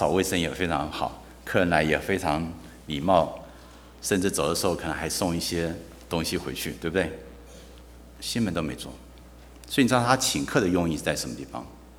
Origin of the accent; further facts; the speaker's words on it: China; 因为我们中国人数学太好，都是这样想。